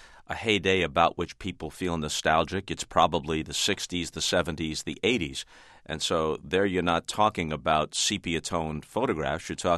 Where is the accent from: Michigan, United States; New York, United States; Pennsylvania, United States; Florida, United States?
New York, United States; growing up on Long Island, rooting for the Giants.